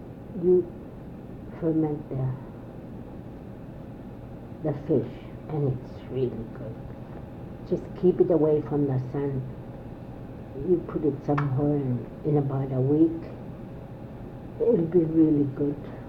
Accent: Kaktovik, Alaska, United States; born there; I was born in Kaktovik.

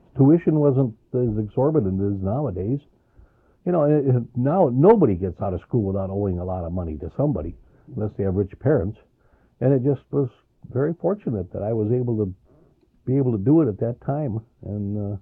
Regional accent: Minnesota, United States; their business was right there in the, what we call the Iron Range, I chose to go right back to my hometown.

